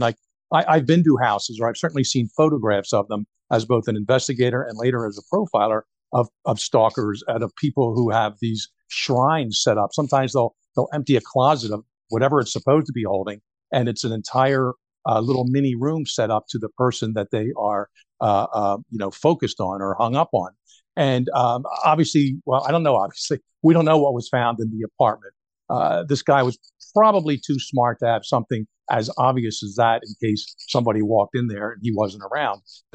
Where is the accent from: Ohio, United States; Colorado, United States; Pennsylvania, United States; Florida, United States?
Pennsylvania, United States; Philadelphia; I'm from Philadelphia originally. I know that area.